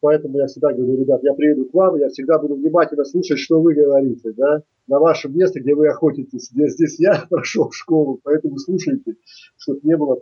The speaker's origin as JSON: {"language": "Russian", "region": "Kamchatka Krai", "country": "Russia", "said": "я сам с Камчатки"}